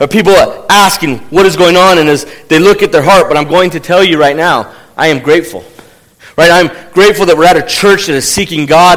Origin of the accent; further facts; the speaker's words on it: Fresno, California, United States; I grew up in Fresno. I can tell you farmers work hard.